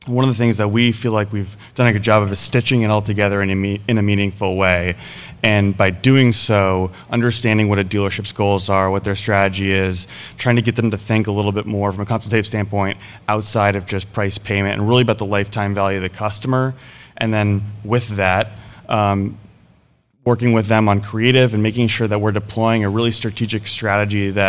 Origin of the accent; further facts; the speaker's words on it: Vermont, United States; I'm originally from Vermont. I live in Connecticut now.